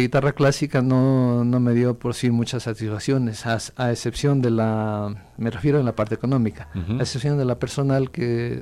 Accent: Loja, Ecuador; Yo estudié en Loja, soy de Loja

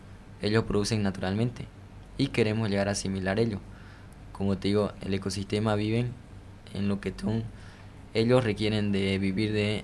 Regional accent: Guayaramerín, Beni, Bolivia; vengo del departamento del Beni, del municipio de Guayaramerín.

